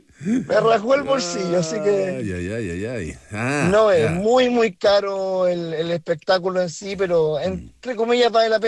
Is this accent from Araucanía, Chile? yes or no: no; La Pintana, Santiago Metropolitan, Chile; De La Pintana, de la hermosa comuna de La Pintana.